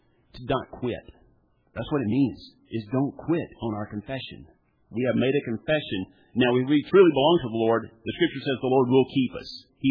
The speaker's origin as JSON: {"language": "English", "region": "Texas", "country": "United States", "tie": "born or raised there", "said": "Now, I grew up in East Texas, and so, you know, there was kind of a Bible Belt temperature."}